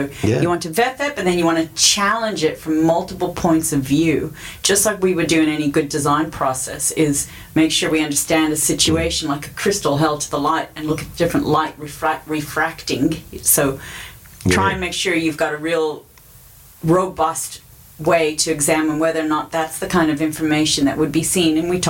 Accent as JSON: {"language": "English", "region": "California", "country": "United States", "said": "I'm from California."}